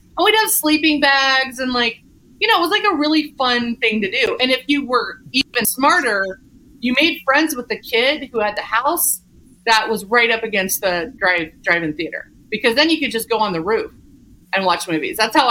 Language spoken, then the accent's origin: English; Kansas, United States; also born or lived in Colorado; So I was a farm kid. I was raised in Kansas, born and raised. The second part of my youth, junior high, well, let's just say high school, college was Colorado, but Kansas, I was in a very rural area.